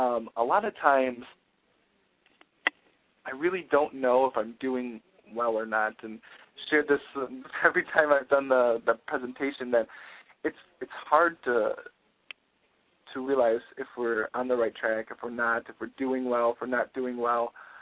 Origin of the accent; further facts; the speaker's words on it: Michigan, United States; Michigan recommendations. This is what I was talking about being involved back in my home state.